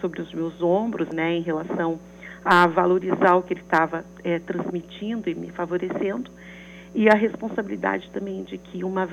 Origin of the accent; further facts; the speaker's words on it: Maringá, Paraná, Brazil; born there; Maringá, norte do Paraná.